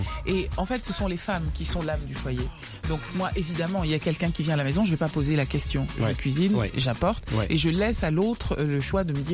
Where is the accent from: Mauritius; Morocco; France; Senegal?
France; Mais j'ai grandi en France, mais j'ai pas été élevée par des gens du Dauphiné. J'ai été élevée par des parents africains, Louba, panafricains.